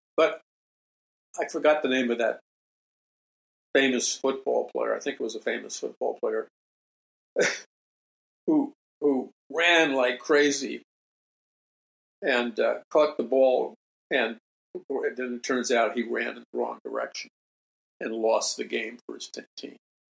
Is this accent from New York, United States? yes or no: yes; New York City, New York, United States; I never met a born-again Christian in my entire life growing up in New York City.